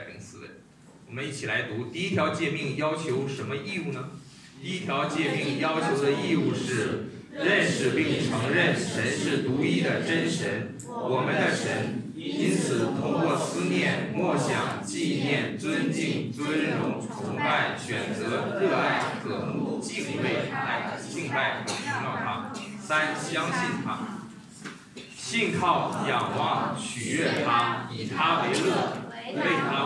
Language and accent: Chinese; China; 就不是像我们中国人在情感的表达上往往是非常的内敛和羞涩的